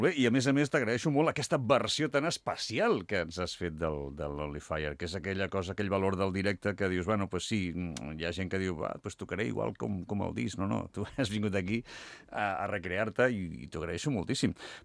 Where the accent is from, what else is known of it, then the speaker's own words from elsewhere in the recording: Sant Quintí de Mediona, Catalonia, Spain; Jo recordo fins i tot Sant Quintí de Mediona, el meu poble